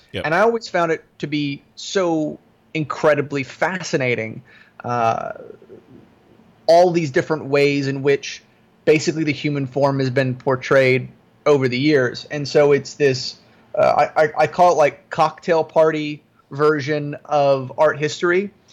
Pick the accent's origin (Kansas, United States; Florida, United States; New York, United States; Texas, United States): Florida, United States; Originally, I grew up in Florida, did a lot of commercial lifestyle work. I worked in the Miami market for a while, then came up here and threw it all away and started again